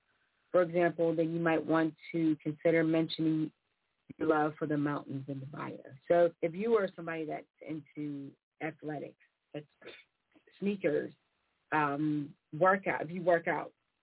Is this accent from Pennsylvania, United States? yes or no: yes; Pittsburgh, Pennsylvania, United States; I'm just somebody from Pittsburgh, Pennsylvania.